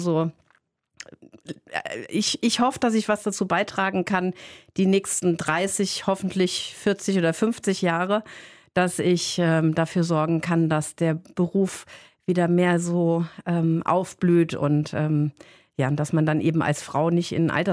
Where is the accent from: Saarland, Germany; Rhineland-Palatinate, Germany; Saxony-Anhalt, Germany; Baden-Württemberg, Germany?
Rhineland-Palatinate, Germany; Mainz; Ich habe aber selber auch in meiner Heimat Mainz habe ich auch ganz, ganz viele Friseure.